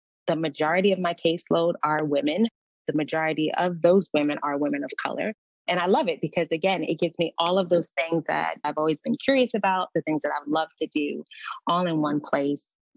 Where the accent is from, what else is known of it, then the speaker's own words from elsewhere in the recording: New York City, New York, United States; growing up in the Bronx, New York, in a very diverse community, but in a community of amongst people that were struggling